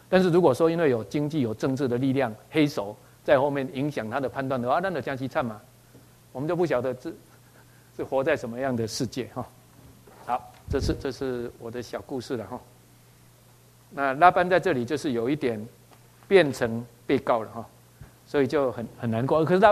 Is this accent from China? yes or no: no; Taiwan; 如果像我遭遇那样的话，我们台湾人是很可怜的